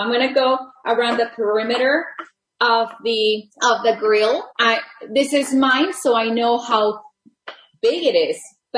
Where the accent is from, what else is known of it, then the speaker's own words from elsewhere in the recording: Texas, United States; And of course, I'm from Texas. I have to put a jalapeno.